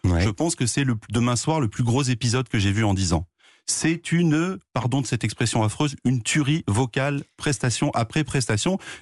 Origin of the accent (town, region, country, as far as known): France